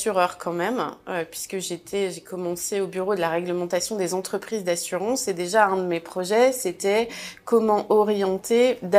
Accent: Hauts-de-France, France; moi, je suis née dans le Nord. Ce que je veux, c'est contribuer à la création d'emplois. Il y avait trop de gens au chômage dans ma région.

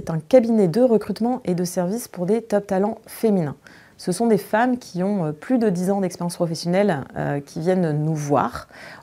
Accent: Reims, Grand Est, France; J'ai donc 39 ans, j'ai trois enfants et d'où je viens? Je viens de province, donc je viens de Reims, qui est dans l'Est.

